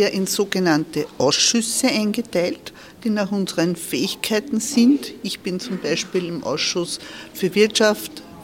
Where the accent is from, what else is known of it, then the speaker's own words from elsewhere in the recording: Wiener Neustadt, Lower Austria, Austria; fahre dann nach Wiener Neustadt, von wo ich herkomme